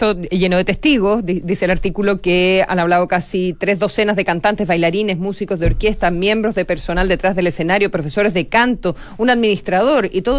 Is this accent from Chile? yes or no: yes; Chile; Y digo, hoy estoy visitando Nueva York por primera vez, qué lindo, soy de Chile